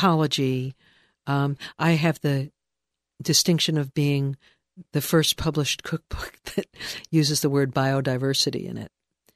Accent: New York, United States; But also because I grew up in New York, and as I say, my parents were writers.

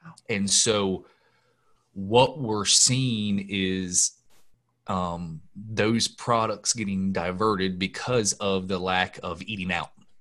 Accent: Maryland, United States; And, I grew up on the Delmarva, and my first job was in the chicken house there. So I grew up on the Eastern Shore, Maryland, and it's very prevalent for sure.

